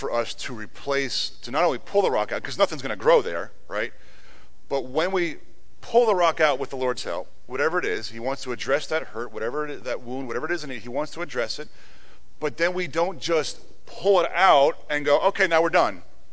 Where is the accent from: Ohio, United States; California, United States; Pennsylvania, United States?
Pennsylvania, United States; Germansville; also born or lived in Jim Thorpe; In the summer of 89, my parents and my family, we moved from Germansville to Jim Thorpe. Now, I grew up in a farmland, you know, rich soil.